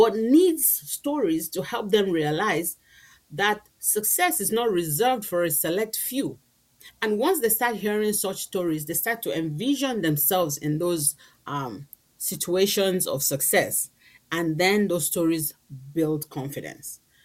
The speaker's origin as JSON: {"language": "English", "country": "Nigeria", "tie": "born or raised there", "said": "I remember growing up in Nigeria"}